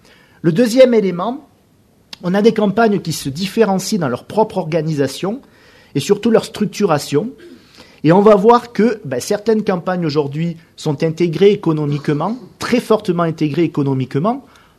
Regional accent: Auvergne-Rhône-Alpes, France; je suis originaire d'Auvergne, donc il y en a partout des Auvergnats

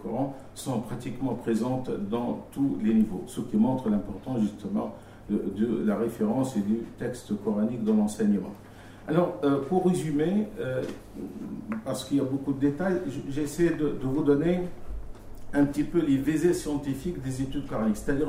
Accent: Tunisia; dans mon pays d'origine, en Tunisie

